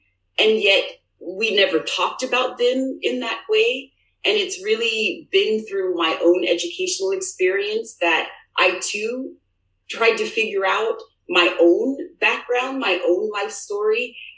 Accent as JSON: {"language": "English", "town": "Lompoc", "region": "California", "country": "United States", "tie": "born or raised there", "said": "So I am actually from Santa Barbara County. People who know me through UCSB have heard me say this before, but I actually was born and raised in Lompoc, California."}